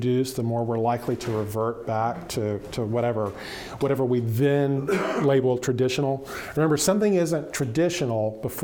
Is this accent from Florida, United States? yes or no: no; Georgia, United States; And I am from Georgia.